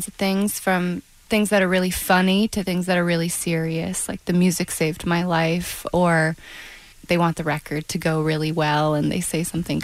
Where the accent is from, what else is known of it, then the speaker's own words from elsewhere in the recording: New York, United States; No, but I'm from the Adirondacks